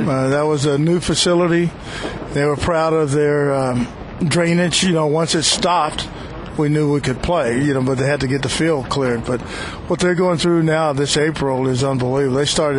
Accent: Texas, United States; I grew up in Texas and we played, you know, it was hot all the time.

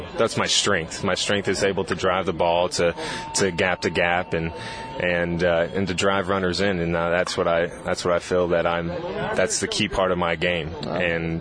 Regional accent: Dallas, Texas, United States; I'm from Dallas, and we go to almost every game.

